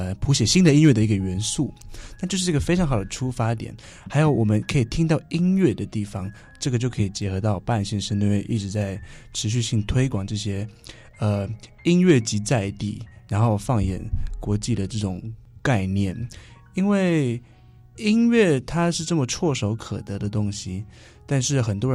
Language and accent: Chinese; Changhua, Changhua County, Taiwan; 我从小到大长大的地方其实我都没有搬过家，我就是在彰化市八卦山下长大的。